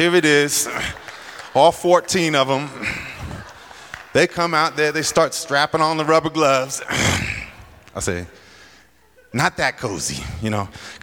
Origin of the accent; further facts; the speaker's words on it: San Francisco, California, United States; I come from San Francisco.